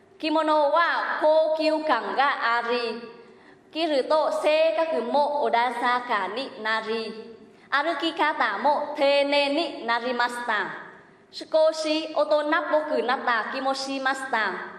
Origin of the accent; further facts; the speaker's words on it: Vietnam; Japanese is a second language; moved away as an adult; now in Japan; ベトナムから来ました。株式会社タイゾーの番工場で働いています。日本に来て3年になります。